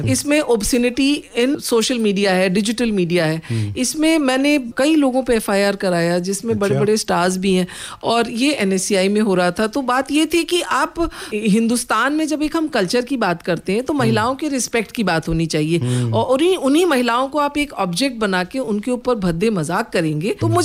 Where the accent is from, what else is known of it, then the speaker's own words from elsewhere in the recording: Lucknow, Uttar Pradesh, India; now in Mumbai, India; जो थी उत्तर प्रदेश है। मैं लखनऊ से हूँ